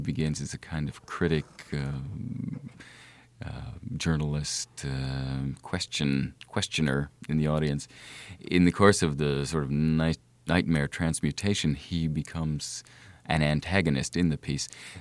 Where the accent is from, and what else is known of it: United States